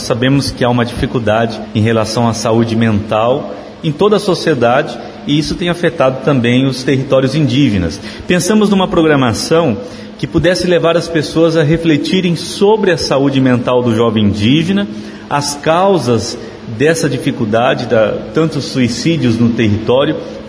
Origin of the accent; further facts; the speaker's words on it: São Paulo, Brazil; eu que sou do Sudeste, São Paulo